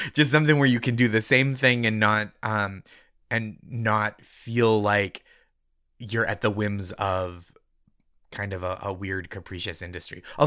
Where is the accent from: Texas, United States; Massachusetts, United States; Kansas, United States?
Massachusetts, United States; Well, I'm from Massachusetts, so there's like kind of a robust culture of not going to therapy.